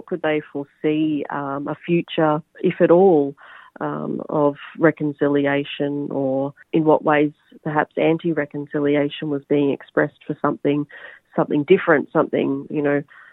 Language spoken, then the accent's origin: English; Albury-Wodonga, Australia; I'm originally from Albury Wodonga.